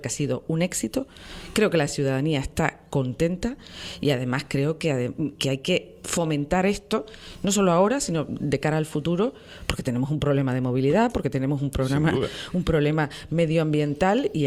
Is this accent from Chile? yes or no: no; Canary Islands, Spain; hablan de los canarios y de las canarias como si fuéramos de otro planeta, como si no viviéramos en el conjunto del Estado. Somos españoles.